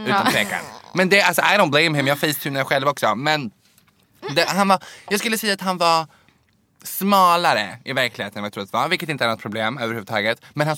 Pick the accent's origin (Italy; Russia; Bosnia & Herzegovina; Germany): Bosnia & Herzegovina; now in Sweden; Och jag som bosnier idag